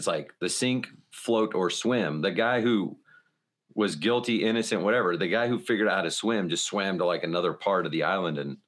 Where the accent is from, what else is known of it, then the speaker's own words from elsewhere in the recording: Utah, United States; moved away as an adult; I grew up in Utah. He was down there. I literally moved my wife down there.